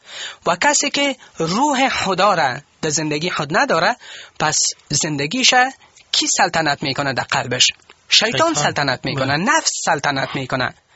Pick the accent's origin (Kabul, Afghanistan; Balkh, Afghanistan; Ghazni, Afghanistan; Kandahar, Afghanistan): Kabul, Afghanistan; وقتی که میگیم ما بچه کابل هستم، من مربوط به کابل هستم. من از کابل هستم.